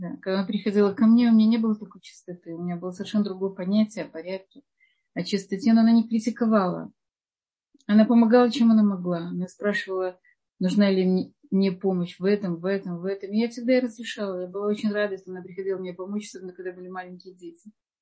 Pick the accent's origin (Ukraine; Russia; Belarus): Ukraine; Odesa, Odesa Oblast; Я из Одессы, мы уже с Кишинева.